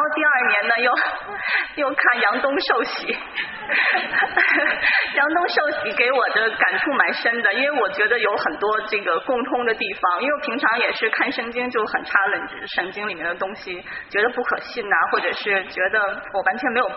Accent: Beijing, China; now in Bay Area, United States; 那我也是从大陆来的，从北京来的。那在湾区就是前后加起来也住了有11年的时间。

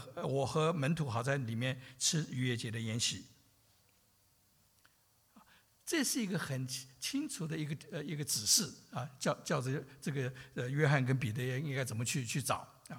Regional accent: China; 我们中国人看的不太能够明白

